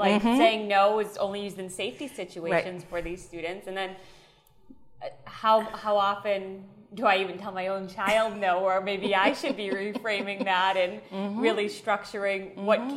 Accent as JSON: {"language": "English", "region": "Massachusetts", "country": "United States", "said": "I'm going to tell you that I don't notice it, but I'm from Massachusetts."}